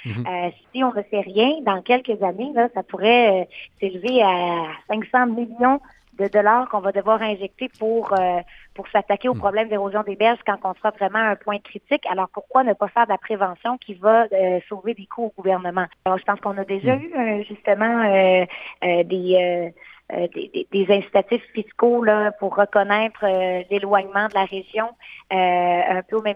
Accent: Quebec, Canada; chez nous en Gaspésie

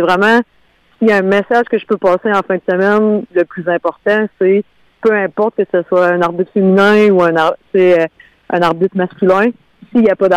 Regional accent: Amqui, Quebec, Canada; moi, je viens de d'Amqui.

